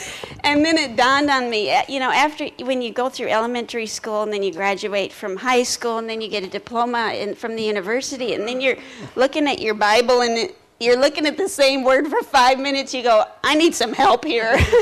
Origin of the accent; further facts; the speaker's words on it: Twin Cities, Minnesota, United States; I grew up in the Twin Cities.